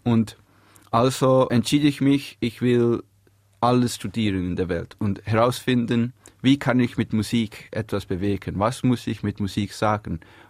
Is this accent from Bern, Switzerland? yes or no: yes; Biel, Bern, Switzerland; wo ich aufgewachsen bin, im Mösli-Quartier in Biel.